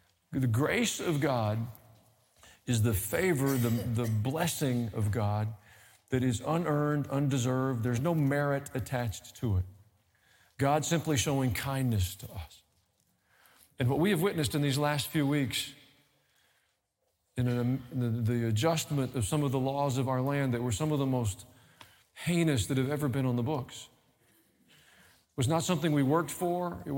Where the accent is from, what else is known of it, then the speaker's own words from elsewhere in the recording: Tennessee, United States; Well, I grew up in Middle Tennessee, folks